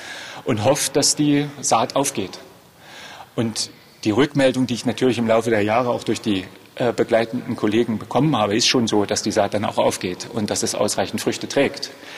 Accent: Halle, Saxony-Anhalt, Germany; Ich bin in Halle groß geworden und habe auch da studiert.

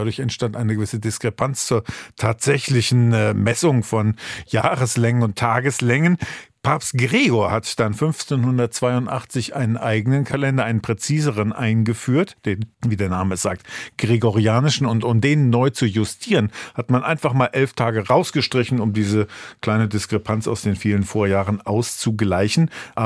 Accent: Northern Germany, Germany; denn da, wo ich herkomme, in Norddeutschland, da sagt man sogar zwischen den Tagen.

